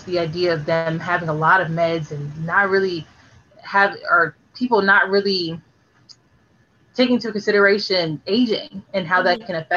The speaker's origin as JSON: {"language": "English", "region": "Florida", "country": "United States", "said": "I'm from Florida, sure, but I can move to Georgia."}